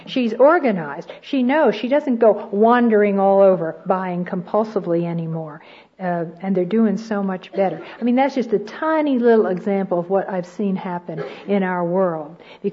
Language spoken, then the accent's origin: English; United States; I think it's particularly important for us as American women, because never in all the history of the world have any group of people had more resources, more blessings heaped on them than we do as American women.